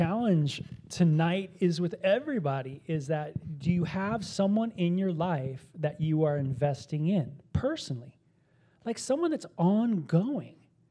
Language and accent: English; California, United States; I have friends that I grew up with in California that they're always going to be my friends.